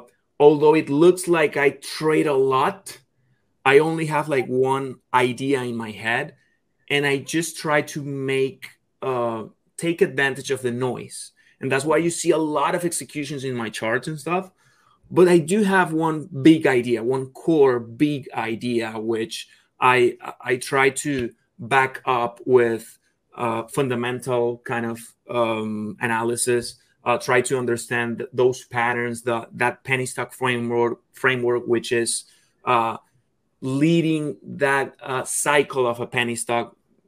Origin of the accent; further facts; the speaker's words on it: Caracas, Capital District, Venezuela; Well, actually, I was in Venezuela. I'm from Caracas, Venezuela.